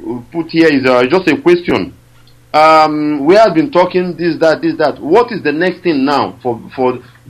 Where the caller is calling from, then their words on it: Malaysia; I'm calling from Malaysia.